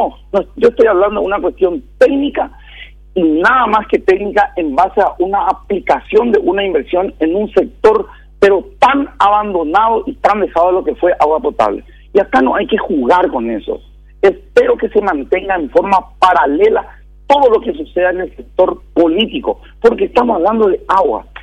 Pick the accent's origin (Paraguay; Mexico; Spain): Paraguay; Caazapá; yo vengo también de tierra adentro, vengo de Casapá